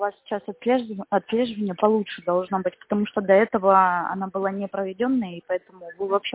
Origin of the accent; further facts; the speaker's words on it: Moscow, Russia; Из Москвы.